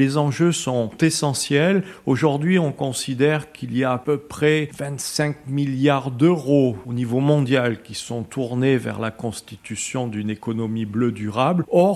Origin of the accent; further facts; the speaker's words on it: Monaco; Je suis originaire de Monaco et la mer Méditerranée était ma mère patrie en quelque sorte